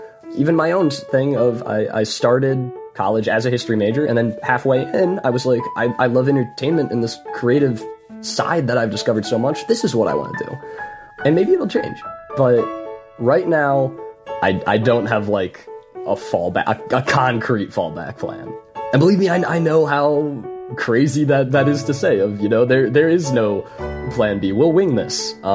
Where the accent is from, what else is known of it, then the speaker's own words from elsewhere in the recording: Avon, Ohio, United States; I'm from Avon, Ohio, and I recently graduated from Ohio State University. My plans now are I would like to move to LA.